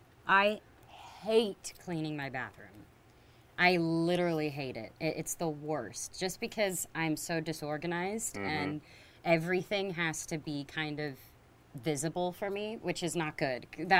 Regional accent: Texas, United States; I'm from Texas.

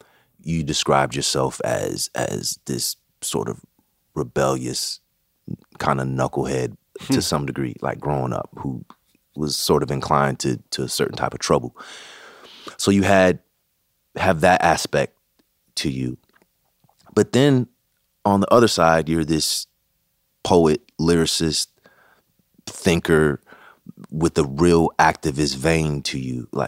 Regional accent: California, United States; Like me, he was also born and raised in the Bay Area.

